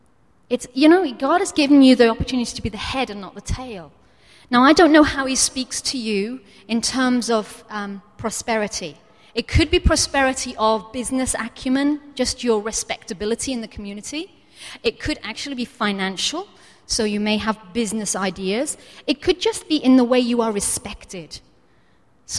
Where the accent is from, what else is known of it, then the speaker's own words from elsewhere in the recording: United Kingdom; Remember, I'm British, just again.